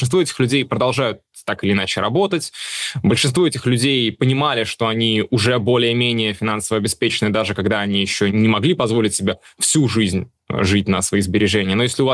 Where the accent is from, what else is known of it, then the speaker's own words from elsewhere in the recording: Moscow, Russia; also born or lived in Russian Far East / Saint Petersburg; я родился и вырос в Москве, но при этом довольно быстро после наступления совершеннолетия я переезжал часто и переезжал всегда в небольшие города